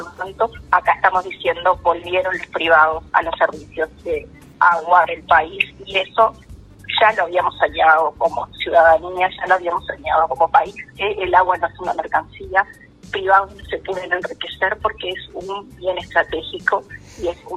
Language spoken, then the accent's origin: Spanish; Uruguay; Tiene que ver con lo que como ciudadanos uruguayos votamos en el año 2004